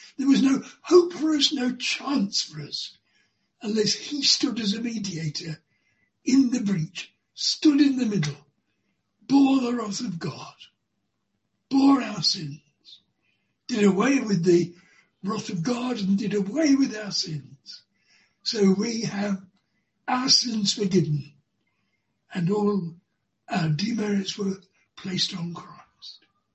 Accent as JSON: {"language": "English", "country": "United Kingdom", "said": "It may be there are sins about being British, like not putting murderers to death. And just by virtue of being British, we're guilty."}